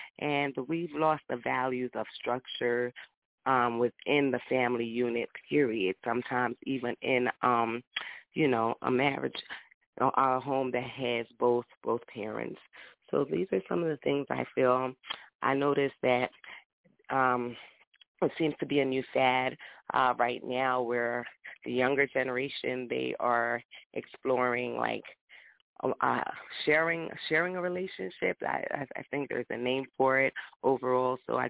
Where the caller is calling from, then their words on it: Philadelphia, Pennsylvania, United States; I'm calling from Philadelphia.